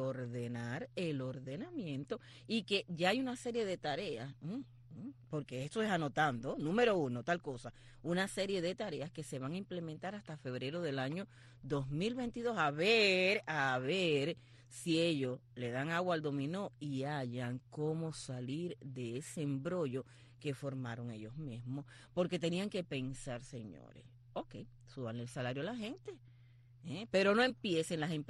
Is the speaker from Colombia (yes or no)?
no; Cuba; hay muchos pueblecitos de Cuba, y estoy hablando del pueblo de donde yo soy.